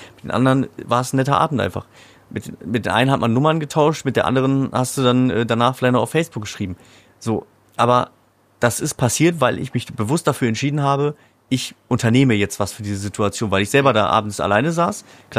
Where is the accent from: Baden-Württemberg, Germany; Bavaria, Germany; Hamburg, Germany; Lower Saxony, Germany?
Lower Saxony, Germany; moved away; als ich in Berlin gewohnt habe, ich kannte halt niemanden, ich bin aus Niedersachsen nach Berlin gezogen